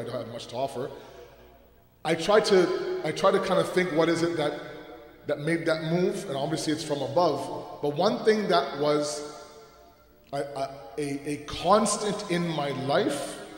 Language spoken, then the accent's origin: English; Toronto, Ontario, Canada; born and raised in Toronto, went to uni in Toronto, worked for corporate in Toronto